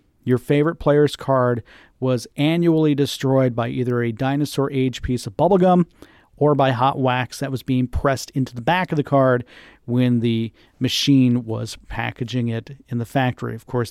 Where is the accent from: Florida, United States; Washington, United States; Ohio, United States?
Florida, United States; Seffner; I grew up in Sefner, Florida.